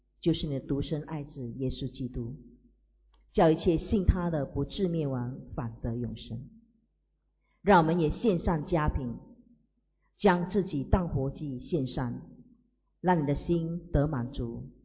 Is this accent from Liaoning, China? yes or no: no; Fujian, China; 他们是福建人，我们是福建人